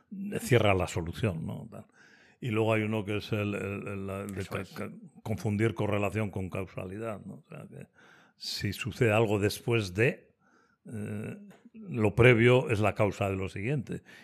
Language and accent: Spanish; Mondragón, Basque Country, Spain; Y la cultura de mi pueblo más todavía, ¿no? La de Mondragón.